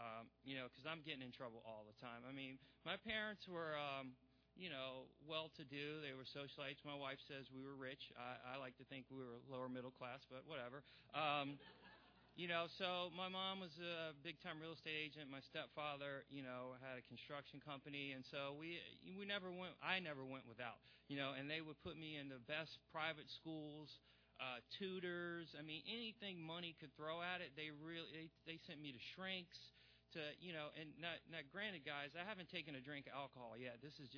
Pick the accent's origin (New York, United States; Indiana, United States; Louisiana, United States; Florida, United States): Louisiana, United States; New Orleans; growing up in New Orleans is it's a rough place, you know